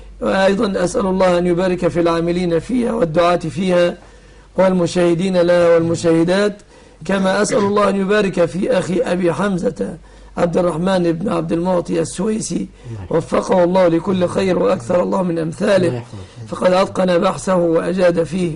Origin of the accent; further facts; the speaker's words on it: Egypt; أن يحفظ بلادنا مصر